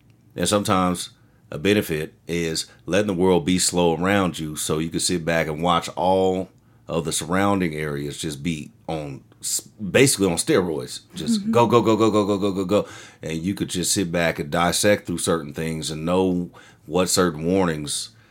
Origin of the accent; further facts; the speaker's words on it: Chicago, Illinois, United States; now in Kansas, United States; Nah, fam, I grew up in Chicago and here, and I've been all over this fucking country.